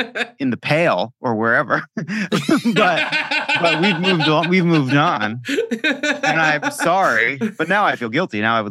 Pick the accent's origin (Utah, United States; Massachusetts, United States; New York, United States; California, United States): New York, United States; And, you know, I come from Long Island Jews.